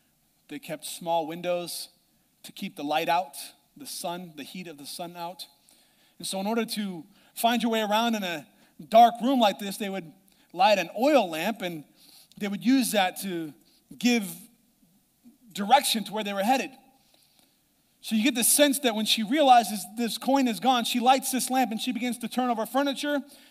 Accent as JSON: {"language": "English", "region": "Nebraska", "country": "United States", "said": "I didn't even bother with going to the zoo because I'm from Nebraska."}